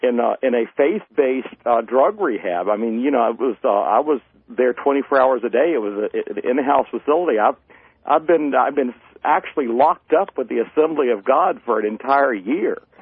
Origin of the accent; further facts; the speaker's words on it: the South, United States; I grew up poor in the South. I mean, I live on a dirt road in an old beat-up house, the house I grew up in.